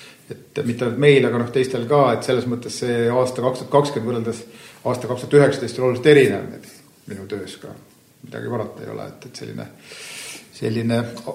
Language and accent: Estonian; Saare County, Estonia; Ma olen ikka põline saarlane, igate pidi need isa või oma poolt.